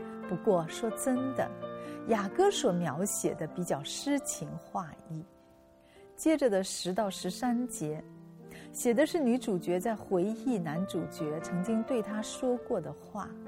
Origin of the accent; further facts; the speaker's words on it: China; 而我们中国人喜欢用竹子来代表平安